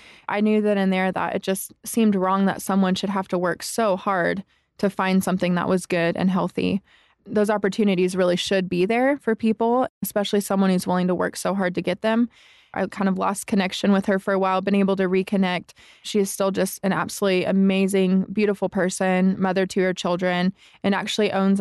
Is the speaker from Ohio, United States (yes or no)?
no; California, United States; also born or lived in Texas; I was actually born in Texas, and then I moved to California when I was little, so I grew up in California.